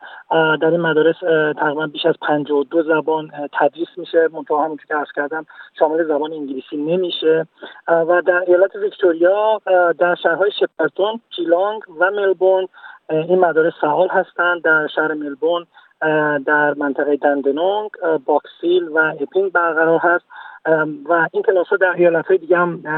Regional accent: Iran; زبان مادری ما چون فارسی است، من راجع به زبان فارسی مشخصا صحبت میکنم، خب زبان فارسی بخش از فرهنگ ما ایرانی هاست

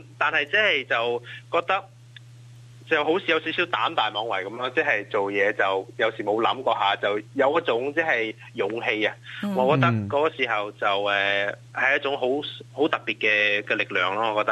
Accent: Melbourne, Victoria, Australia; 屋企，我由细到大咧都系讲广东话嘅。从出世开始喺澳洲咧，阿爸阿妈都系喺屋企同我讲广东话。

